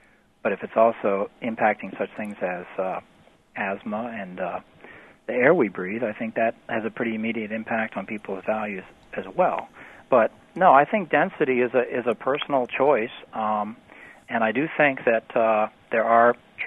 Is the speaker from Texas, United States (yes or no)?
no; New Orleans, Louisiana, United States; But yeah, I come from New Orleans, where we have wonderful housing stock of double shotgun houses